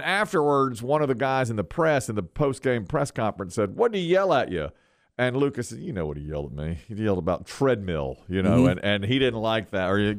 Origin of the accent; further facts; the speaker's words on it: Asheboro, North Carolina, United States; we were in my hometown of Asheboro, and … was there.